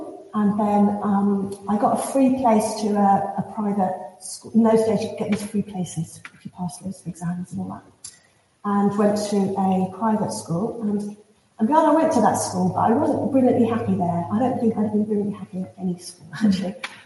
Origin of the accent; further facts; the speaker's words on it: Stockport, North West England, United Kingdom; I grew up near Stockport, and there's these big bridges there that the railway goes across.